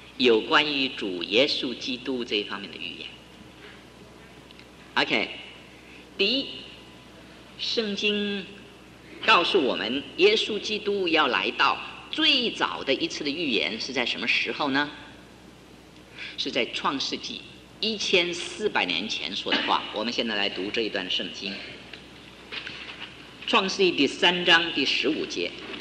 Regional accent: China; 所以我们中国人有句话说，今天脱了鞋和袜

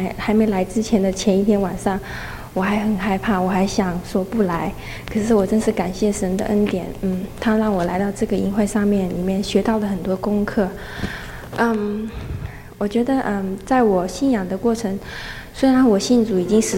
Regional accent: Hong Kong; now in United States; 我从香港来，然后我现在在阿拉巴马大学念本科

